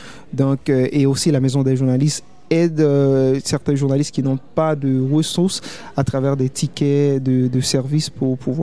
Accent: Petit-Goâve, Ouest, Haiti; moved away; je devais retourner à Petit-Goave, ma ville natale

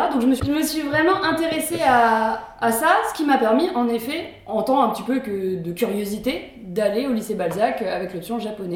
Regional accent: Centre-Val de Loire, France; born there; Je suis née en Touraine, je suis vraiment attachée à la Touraine.

